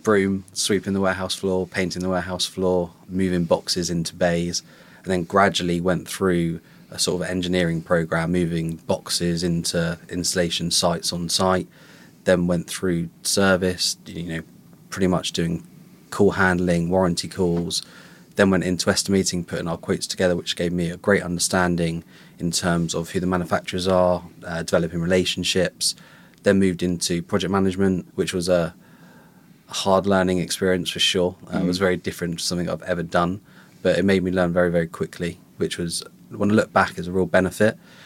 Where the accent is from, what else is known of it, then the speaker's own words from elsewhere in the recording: Southampton, South East England, United Kingdom; So born and bred in Southampton. Always been there my whole life. Recently moved to the New Forest between Bournemouth and Southampton, but still very, very close, only about 20 minutes away.